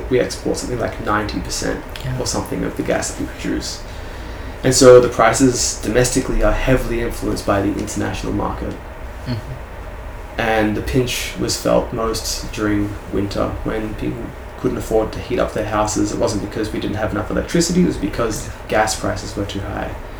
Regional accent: Victoria, Australia; especially in Victoria, my home state.

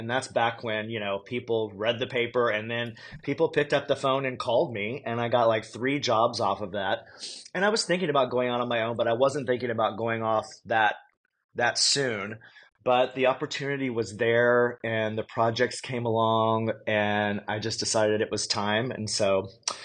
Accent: Texas, United States; moved away as an adult; And I grew up in Texas, and then I moved to San Francisco soon after I graduated because advertising was super hot then

